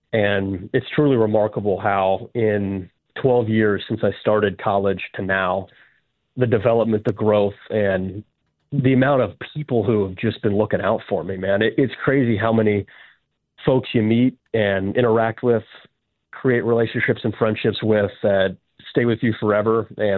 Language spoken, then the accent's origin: English; Utah, United States; my brother from Indiana came out with us because I grew up in Utah.